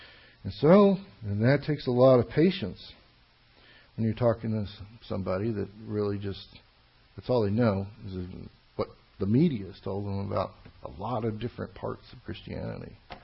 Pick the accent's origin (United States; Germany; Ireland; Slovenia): United States; the South; now in Chicago, United States; I came from the South. I came from the Bible Belt. You know, 8 years old, we're arguing in the lockers about speaking in tongues and the rapture.